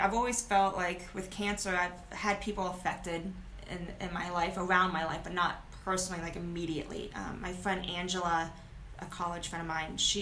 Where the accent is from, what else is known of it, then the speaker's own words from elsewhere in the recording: Ohio, United States; now in Charlotte, United States; I moved from Ohio, actually, just south of Cleveland. I say just south, but it's actually like an hour and a half south. And there's like little towns, and then there's like a little bit of nothing, and then like in the hole, that's where I'm from.